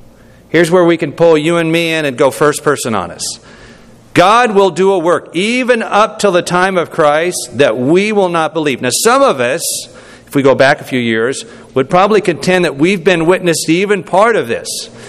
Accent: Georgia, United States; Just as you might advance that I am from Georgia, I'm a Georgian, and I'm also American

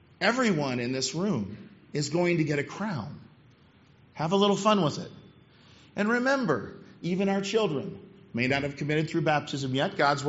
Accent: Illinois, United States; And I was a rookie from Illinois, came from a town of 900 people

